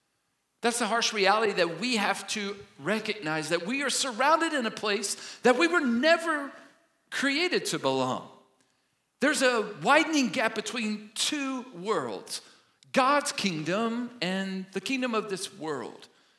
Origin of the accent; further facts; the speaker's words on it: Kentucky, United States; Now, remember, I grew up in Kentucky, right?